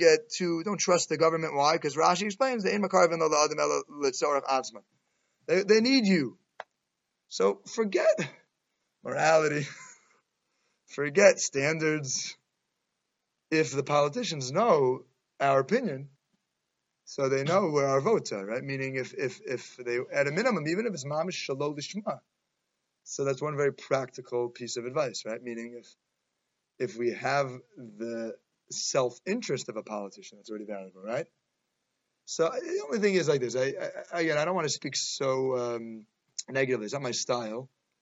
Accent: Jamaica Estates, New York, United States; You know, I grew up in Jamaica States

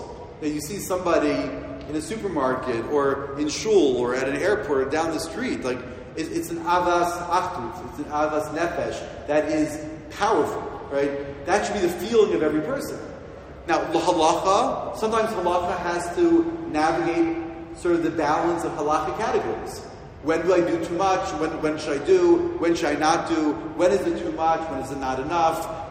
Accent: Beit Shemesh, Jerusalem District, Israel; I'm a psychiatrist from Beit Shemesh.

